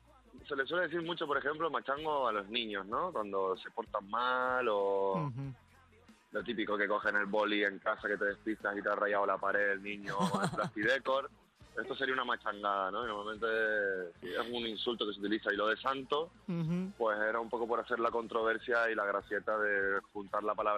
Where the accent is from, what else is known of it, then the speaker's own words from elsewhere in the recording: Canary Islands, Spain; Pues mira, somos tres personas de Gran Canaria.